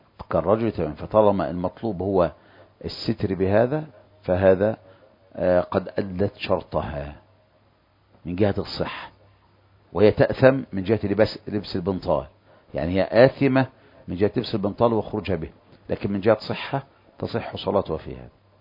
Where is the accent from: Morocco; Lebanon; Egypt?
Egypt; مثل اللباس عندنا في مصر